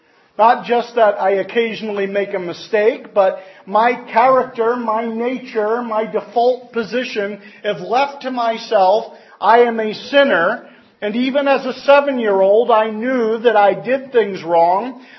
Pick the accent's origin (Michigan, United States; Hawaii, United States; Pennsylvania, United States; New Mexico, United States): Pennsylvania, United States; Reading; from Reading, Pennsylvania.